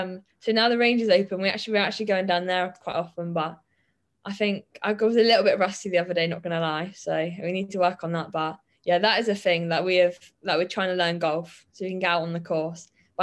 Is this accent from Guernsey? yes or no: yes; Guernsey; I'm from Guernsey, so like there's not really much girls football over there when I was younger anyway. So I just played boys football at my local side.